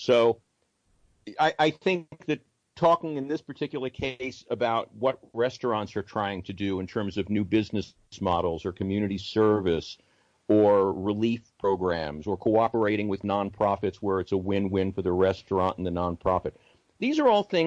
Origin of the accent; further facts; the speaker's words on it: New York, United States; now in Houston, United States; because I talk with my hands, I'm from New York, I'm Jewish, I'm old